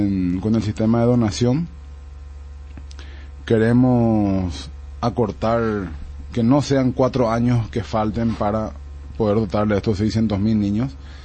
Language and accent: Spanish; Paraguay; porque como paraguayos debemos hacer